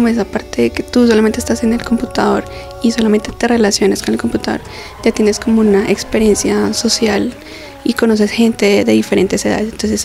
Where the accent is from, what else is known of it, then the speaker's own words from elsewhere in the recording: Colombia; como uno colombiano, no habla inglés y es importante